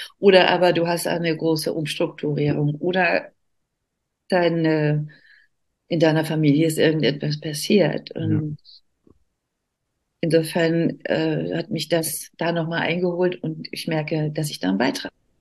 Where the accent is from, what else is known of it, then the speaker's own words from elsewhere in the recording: Iran; German is a second language; now in Germany; Ich war einfach dort als Iranerin, lebte ich.